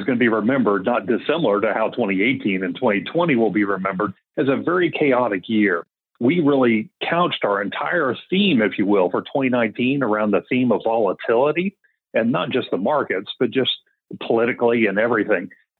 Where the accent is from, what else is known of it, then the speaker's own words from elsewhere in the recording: Washington, District of Columbia, United States; I've always been a political junkie growing up in Washington, D.C.